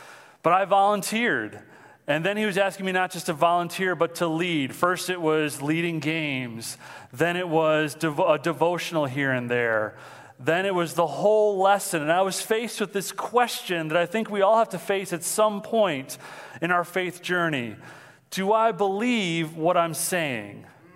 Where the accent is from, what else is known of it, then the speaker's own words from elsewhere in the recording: Mount Clemens, Michigan, United States; So I'm from Mount Clemens, so that's where I'm living right now. I'm a pastor's kid.